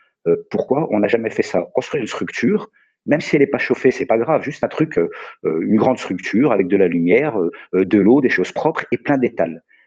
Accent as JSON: {"language": "French", "region": "Bourgogne-Franche-Comté", "country": "France", "said": "Alors moi, je suis de la Bourgogne."}